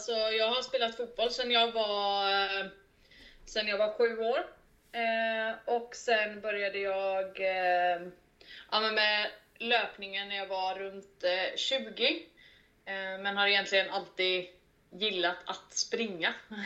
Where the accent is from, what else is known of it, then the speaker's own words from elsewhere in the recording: Kalmar, Kalmar County, Sweden; Jag är ifrån Kalmar kan man väl säga, men nu bor vi ungefär 20 minuter ifrån Kalmar.